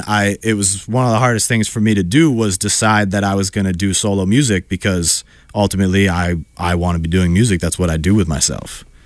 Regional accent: Burlington, Vermont, United States; moved away as an adult; So I grew up in Burlington, Vermont. I went to college at the University of Vermont. It was in Burlington. I stayed there my whole life. I was 23 when I left.

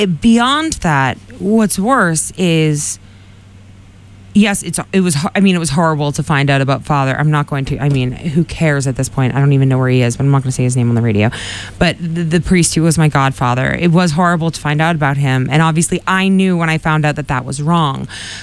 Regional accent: Boston, Massachusetts, United States; I just growing up in Boston, in this, you know, in the basically Quincy's like a suburb of Dorchester and Southie, but growing up in like the Irish Catholic part of Boston, I just assumed most people were Catholic.

